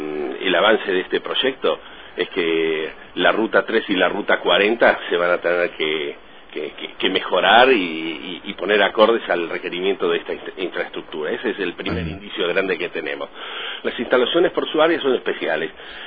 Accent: Tierra del Fuego, Argentina; me alegra como argentino, me alegra como fueguino

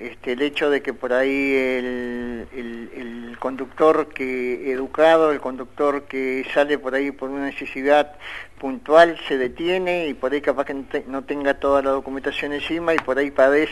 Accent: Río Grande, Tierra del Fuego, Argentina; Nosotros, la gente que somos acá de Río Grande, siempre decíamos que teníamos unas calles muy anchas

